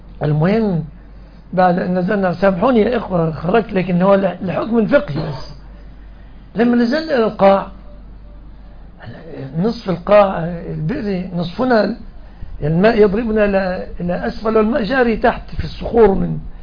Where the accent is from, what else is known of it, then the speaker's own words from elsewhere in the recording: Egypt; مش عندنا في مصر الإنسان